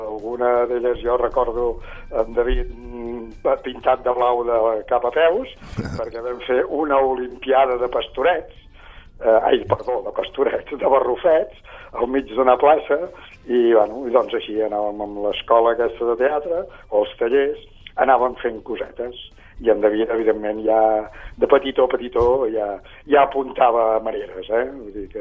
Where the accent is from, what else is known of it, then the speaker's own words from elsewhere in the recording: Santa Perpètua de Mogoda, Catalonia, Spain; perquè som del mateix poble, som de Santa Perpètua